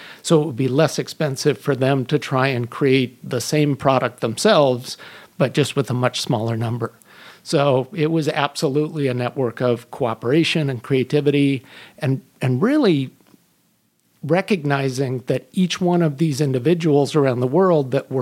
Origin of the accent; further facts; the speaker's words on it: Pacific Northwest, United States; I began my career down in Portland, Oregon, and was born and raised in the Northwest.